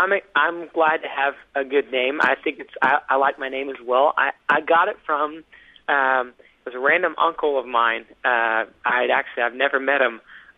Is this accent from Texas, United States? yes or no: yes; Baytown, Texas, United States; because I'm from the South. I'm from Baytown, Texas, and so we listen to a lot of southern gospel.